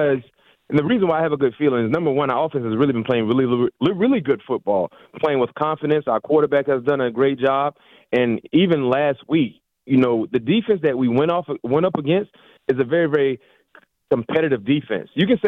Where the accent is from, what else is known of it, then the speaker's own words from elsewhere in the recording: the South, United States; I'm from the South. I'm from the South, man.